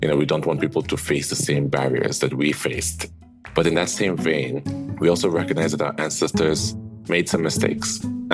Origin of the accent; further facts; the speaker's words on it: Western Canada, Canada; And then, as a Canadian, we live in the second largest country in the world.